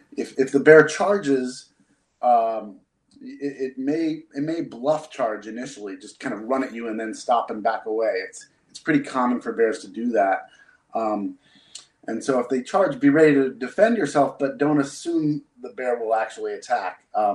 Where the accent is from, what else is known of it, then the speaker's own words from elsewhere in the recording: Utah, United States; I grew up in Utah and did a lot of camping and hiking in the West when I was a kid.